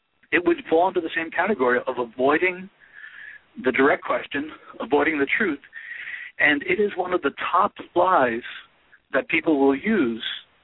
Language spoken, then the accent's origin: English; New York, United States; accent: New York; I never slept with Amy Fisher in my life, with my New York accent.